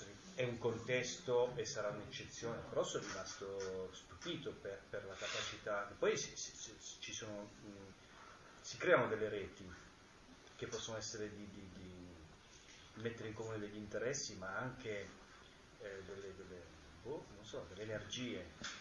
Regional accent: Abruzzo, Italy; now in Bologna, Italy; Io sono abruzzese di origine, quindi vengo da un contesto dove i ruoli sono molto più marcati

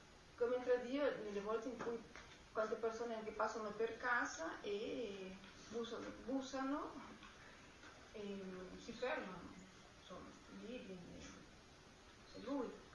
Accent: Peru; E io sono dal Perù

